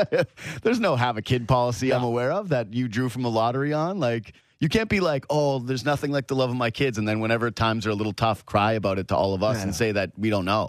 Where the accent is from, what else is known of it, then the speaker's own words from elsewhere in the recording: Yukon, Canada; I was from the Yukon. It's like everybody's pasty white.